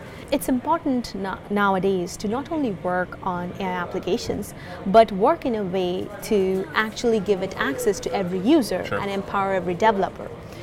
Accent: India; English is a second language; I come from India, to take the example of my country.

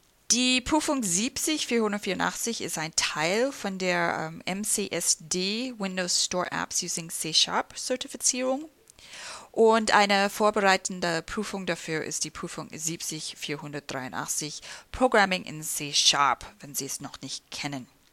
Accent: United States; German is a second language; now in Germany; Ich bin Amerikanerin und arbeite seit 2007 bei Microsoft Deutschland.

